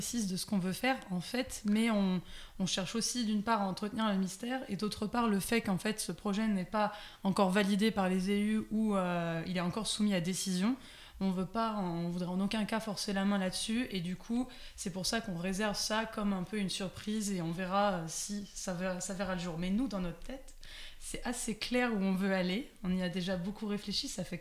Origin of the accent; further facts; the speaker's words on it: Nantes, Pays de la Loire, France; Enfin, moi, je suis originaire de Nantes à la base.